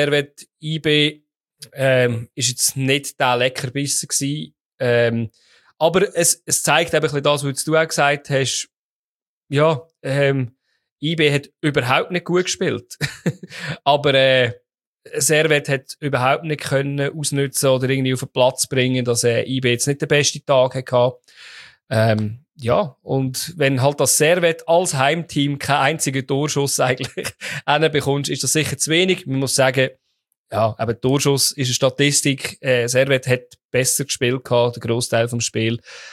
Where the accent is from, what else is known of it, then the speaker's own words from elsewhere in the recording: Lucerne, Switzerland; das ist vor zwei Jahren gegen Schaffhausen als Luzerner auswärts.